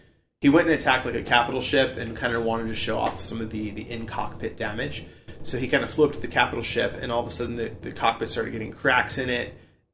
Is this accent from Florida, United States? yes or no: yes; Florida, United States; I was like, yeah, I'm from Florida.